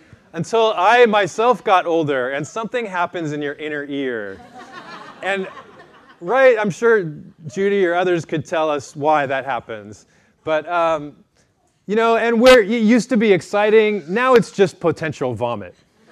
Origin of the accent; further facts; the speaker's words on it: Modesto, California, United States; I grew up in Modesto, and so we would go to Great America in San Jose.